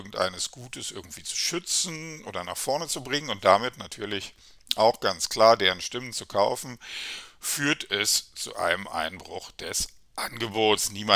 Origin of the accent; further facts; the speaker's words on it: Berlin, Germany; natürlich freue ich mich auch über das Urteil, auch als Berliner und vor allem als Berliner.